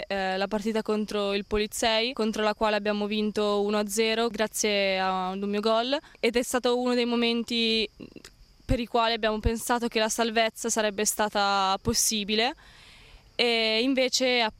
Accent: San Donato Milanese, Lombardy, Italy; ho 21 anni e vengo da Milano, in particolare da San Donato Milanese.

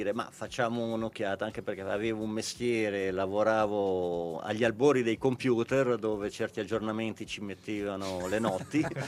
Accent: Ticino, Switzerland; io sono nato e cresciuto nel Luganese, però siamo originari, la famiglia è originaria di Sant'Antonio, l'ultimo paese in Valle Morobbia.

